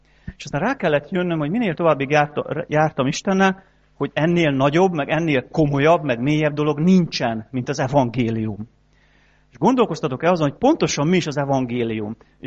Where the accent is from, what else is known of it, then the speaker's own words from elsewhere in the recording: Heves, Hungary; fekete felhő jött a Mátra felől, mint amit én még soha nem láttam. Pedig ott nőttem fel, sok hófelhőt láttam már